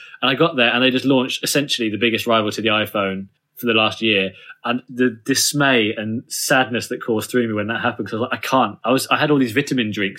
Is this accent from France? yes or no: no; England, United Kingdom; No, but we're English, so it's fine.